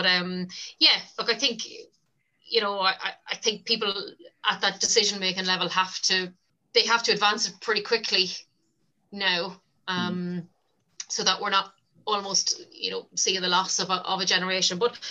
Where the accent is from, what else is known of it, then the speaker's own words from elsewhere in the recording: Leinster, Ireland; I mean, I'm from Louth. I hadn't seen a game of hurling before I came to college in Waterford.